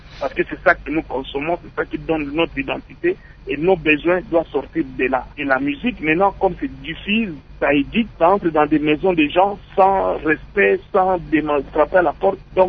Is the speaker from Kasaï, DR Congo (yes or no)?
no; Idiofa, Kwilu, DR Congo; Et Idiofa, c'est ma ville natale, c'est chez moi, c'est ma ville d'origine.